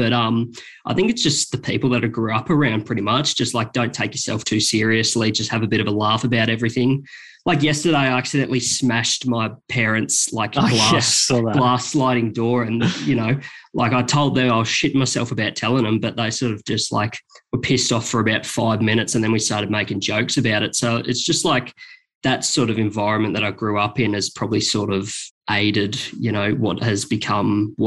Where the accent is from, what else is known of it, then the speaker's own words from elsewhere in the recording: Corowa, New South Wales, Australia; I think it's just like, you know, just hanging out with mates, just doing all that country boy stuff, really playing footy. We're right on the Murray River.